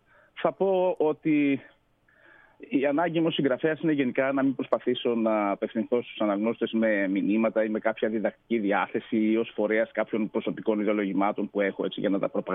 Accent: Greece; Μεγαλώνοντας στην Ελλάδα και δι' σε επαρχία

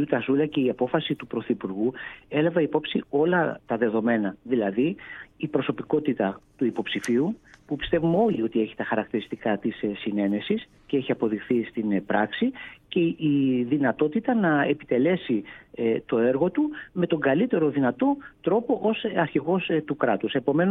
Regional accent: Ioannina, Epirus, Greece; επειδή είμαι και υπηρώτης, έχω καταγωγή από τα Γιάννενα, να είμαι διπλά υπερήφανος για αυτή την επιλογή

